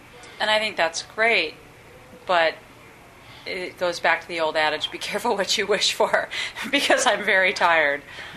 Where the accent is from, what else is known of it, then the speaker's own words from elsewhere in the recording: West Coast, United States; I grew up on the West Coast, and I grew up surfing in Malibu.